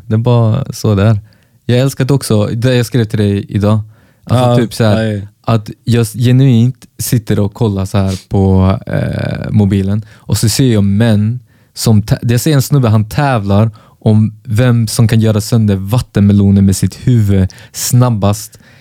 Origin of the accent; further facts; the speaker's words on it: Småland, Sweden; Nicklen, jag är från Nickel. Småland.